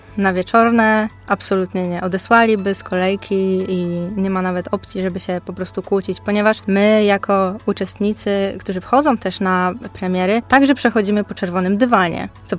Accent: Opole, Opole Voivodeship, Poland; tu się wychowałam na kinie właśnie, na kinie Meduza.

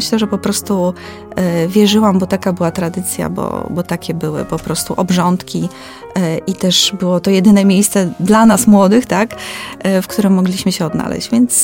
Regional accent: Niepokalanów, Masovian Voivodeship, Poland; urodziłam się i wychowałam się w jednym z takich bardziej znanych miejsc, czyli w Niepokalanowie.

